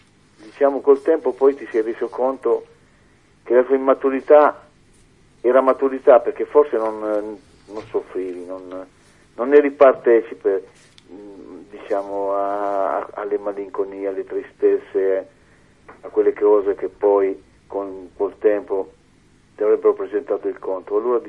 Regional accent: Marche, Italy; Urbino, vicino Urbino

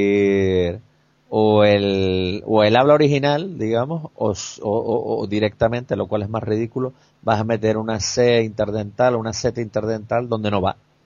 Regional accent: Canary Islands, Spain; accent: Canarian; no perdemos nuestro acento, nuestra forma de hablar, ¿no? Sino que claramente era ese tipo de personal que se le nota que se avergüenza de hablar como hablamos los canarios

